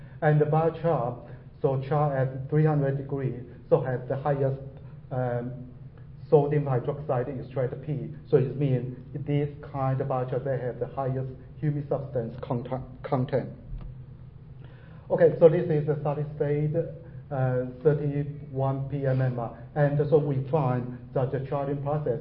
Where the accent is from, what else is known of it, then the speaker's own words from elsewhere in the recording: Taiwan; I'm from Taiwan.